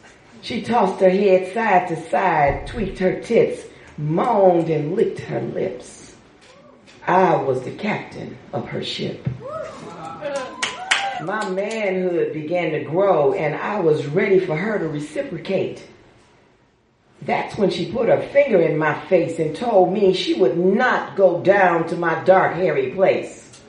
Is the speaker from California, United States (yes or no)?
yes; California, United States; I'm also from the Inland Empire.